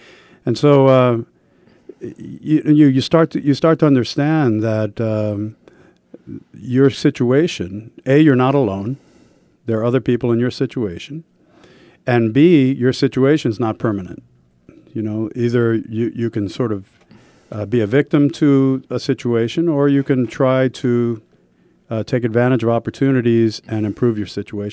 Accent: Bronx, New York, United States; That's what America promised when I was a kid growing up in the Bronx.

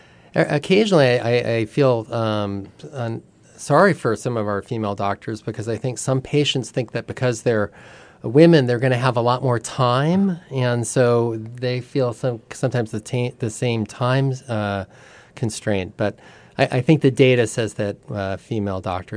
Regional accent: Los Angeles, California, United States; yeah, I grew up in L.A.

